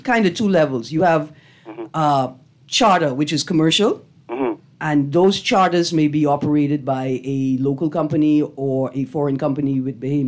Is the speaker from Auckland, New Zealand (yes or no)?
yes; Auckland, New Zealand; You know I'm from Auckland.